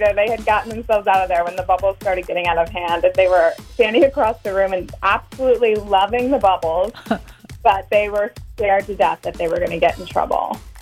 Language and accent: English; Waunakee, Wisconsin, United States; I'm from Wanakee.